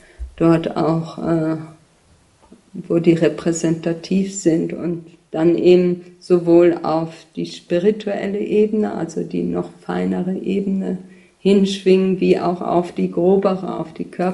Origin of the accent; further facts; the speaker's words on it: Germany; die Teile, die ich von meiner deutschen Erziehung und meinem deutschen Aufwachsen hatte